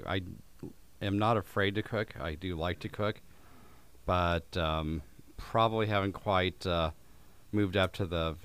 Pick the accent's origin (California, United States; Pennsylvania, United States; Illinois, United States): California, United States; born there; But I really am a local fellow. I was born in the San Fernando Valley, as we talked about earlier.